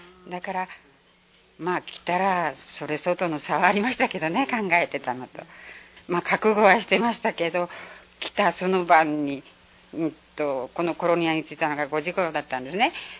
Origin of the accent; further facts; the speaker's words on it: Sasebo, Nagasaki, Japan; moved away as an adult; 長崎県出身です。